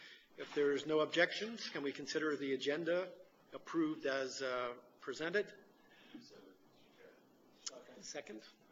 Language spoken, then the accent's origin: English; Maryland, United States; For those of you who don't recognize me in this chair … from Maryland.